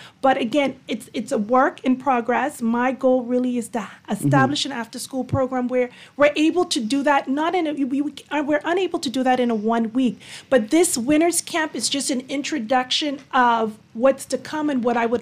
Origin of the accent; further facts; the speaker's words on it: Bahamas; Well, born and raised in the Bahamas